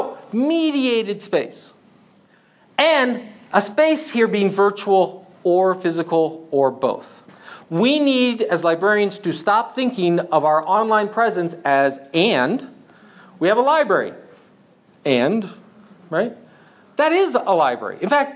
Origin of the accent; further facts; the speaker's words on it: United States; That's like I'm from the United States.